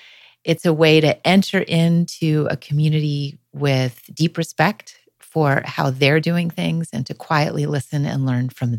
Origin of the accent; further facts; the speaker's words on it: East Coast, United States; also born or lived in Philadelphia / Pittsburgh / Princeton; I grew up on the East Coast. We moved around a lot. I was lucky enough to live in Philadelphia and Pittsburgh, and then my family ended up in Princeton, New Jersey.